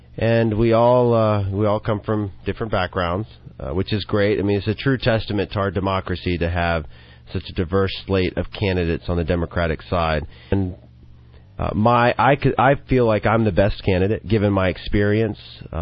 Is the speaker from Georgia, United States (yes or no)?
yes; Georgia, United States; I grew up in South Georgia. You know, my friends were South Georgians.